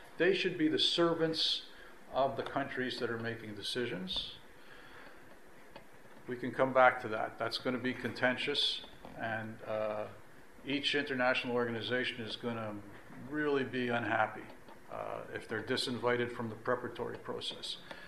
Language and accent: English; Canada; As a Canadian, I say, no.